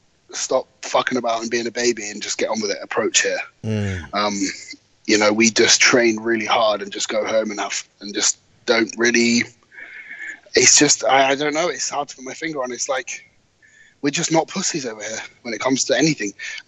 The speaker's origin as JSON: {"language": "English", "country": "United Kingdom", "said": "the fact that we're all British is something, because I think we're just a little bit different over here."}